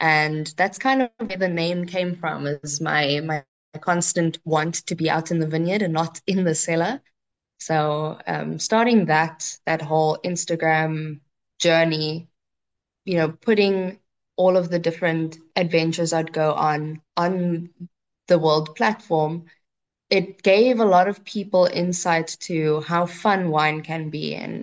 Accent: South Africa; South Africa has something special that the rest of the world really doesn't have. And our people, as a South African collective, we really do make the experience.

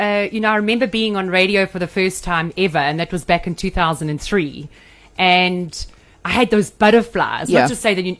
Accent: Pinetown, KwaZulu-Natal, South Africa; also born or lived in Matatiele; we grew up in a very humble home in Pinetown. I was born in Matatiel, and my mom and dad moved to Pinetown, and that's where we lived. Very, very humble.

